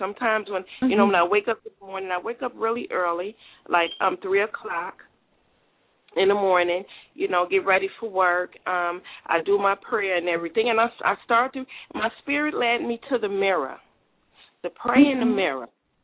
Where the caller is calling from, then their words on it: Chicago, Illinois, United States; I'm calling from Chicago.